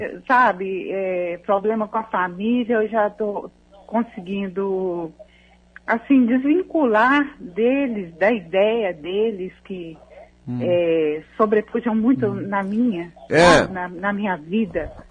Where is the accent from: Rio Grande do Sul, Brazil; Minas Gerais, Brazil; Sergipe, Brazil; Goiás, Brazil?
Minas Gerais, Brazil; Nova Era; Eu sou de Nova Era, Minas Gerais.